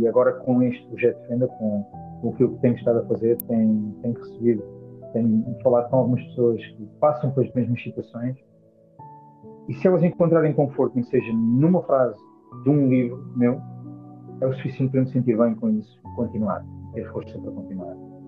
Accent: Elvas, Portalegre, Portugal; Foi aqui que eu nasci, em Elvas, foi aqui que eu cresci até uma certa altura, até sair, até ir para uma instituição e regressei há mais ou menos 4 anos.

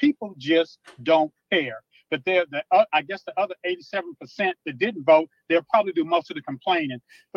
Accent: Houston, Texas, United States; I remember growing up in Houston

